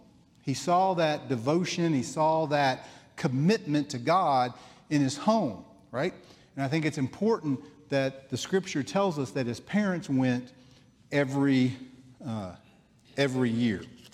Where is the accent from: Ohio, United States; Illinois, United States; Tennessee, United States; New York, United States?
Tennessee, United States; Paris; Now, I mentioned I grew up in Paris, Tennessee, a very small town. The closest redemption center was in Jackson, Tennessee.